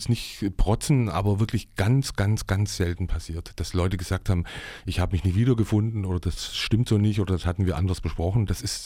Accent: Eisenach, Thuringia, Germany; Aber meine Heimat ist schon Eisenach.

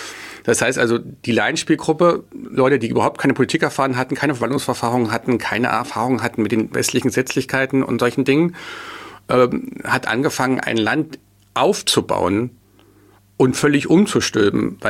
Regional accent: Jena, Thuringia, Germany; Also ich bin ursprünglich aus Jena

